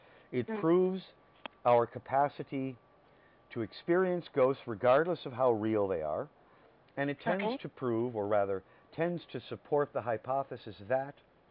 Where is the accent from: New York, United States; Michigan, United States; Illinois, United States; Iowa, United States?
Michigan, United States; born there; now in San Francisco, United States; No. I was born in Michigan, southeast Michigan.